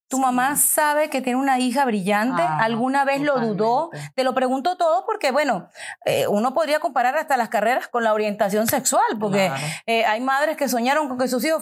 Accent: Venezuela; Mariana y yo somos venezolanas

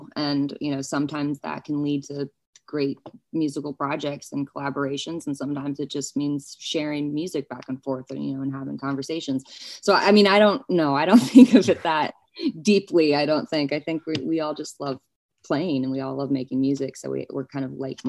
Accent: New York, United States; Cause I grew up in New York

